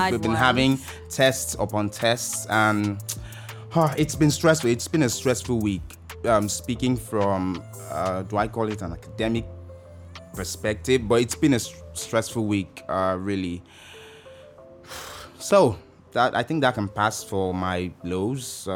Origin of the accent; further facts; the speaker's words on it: Nigeria; I am a Nigerian student who is schooling, or being schooled, rather, in this Nigeria.